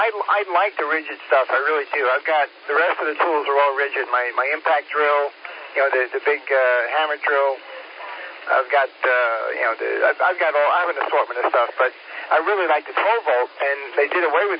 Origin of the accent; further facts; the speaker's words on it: New York, United States; Yeah, I grew up on Long Island.